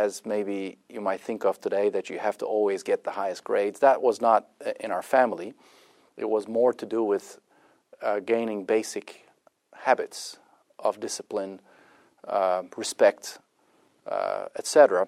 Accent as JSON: {"language": "English", "region": "Ankara", "country": "Turkey", "tie": "born or raised there", "said": "Well, interestingly, I was raised in Ankara, which is more of a government town."}